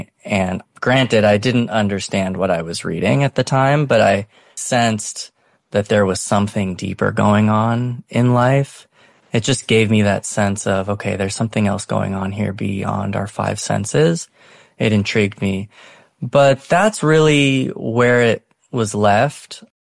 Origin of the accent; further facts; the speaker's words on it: San Diego, California, United States; I was born and raised in San Diego.